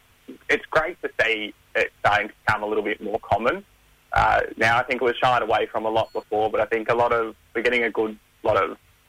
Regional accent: Canberra, Australian Capital Territory, Australia; My mob's Burrupai, but I grew up in Canberra, mm-hmm. and now I'm living out in Victoria at the moment.

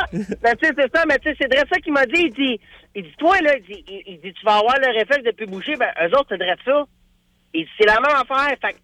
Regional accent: Quebec, Canada; On peut être très, très fier en tant que Québécois de dire que Saint-Tite est reconnu mondialement.

